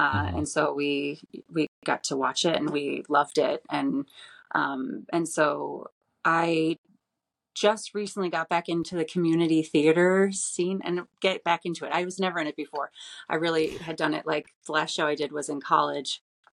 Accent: Sterling Heights, Michigan, United States; I grew up in Sterling Heights.

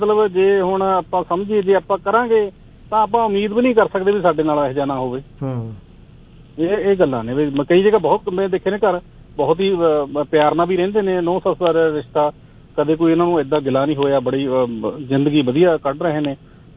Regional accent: Punjab, India; ਫਿਰ ਅਸੀਂ ਪੰਜਾਬੀ ਹਾਂ ਜਾਂ ਕੋਈ ਵੀ ਸਮਾਜ ਆ ਜਿਹੜਾ ਉਹ ਪਿੱਛੇ ਰਹਿ ਜਾਂਦਾ।

